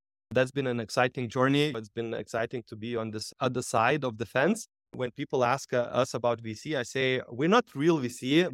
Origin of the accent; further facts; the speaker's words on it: Lithuania; I'm from Lithuania and I'm a general partner and founder of a boutique VC called Founder Heads.